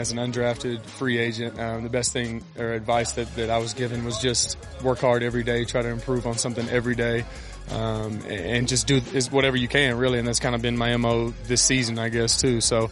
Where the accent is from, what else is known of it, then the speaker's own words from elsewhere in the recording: Texas, United States; I don't mind the snow at all. But growing up in Texas, I'm also used to the heat.